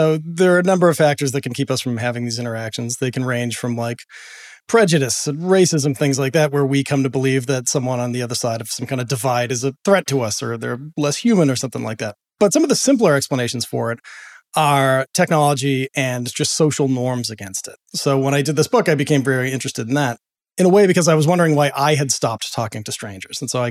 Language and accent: English; Boston, Massachusetts, United States; I grew up in Boston.